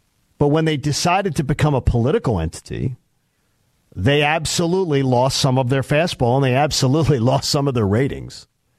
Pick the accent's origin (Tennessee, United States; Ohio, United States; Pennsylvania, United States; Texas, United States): Pennsylvania, United States; Philadelphia; James in Philadelphia, my hometown.